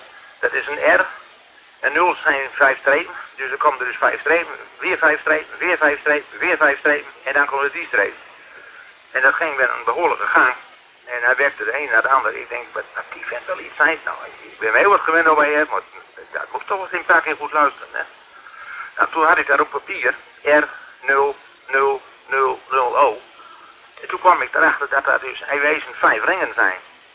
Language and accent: Dutch; Netherlands; We hebben daar als Nederlanders ook groot deel waren.